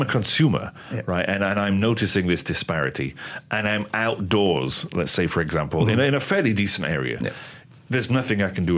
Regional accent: England, United Kingdom; now in Malaysia; I went to my hometown in the middle of the UK

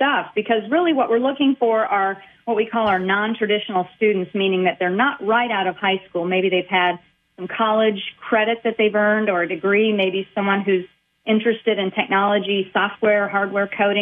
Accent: Charleston, Illinois, United States; born there; I was born in Charleston, Illinois, where Eastern Illinois University

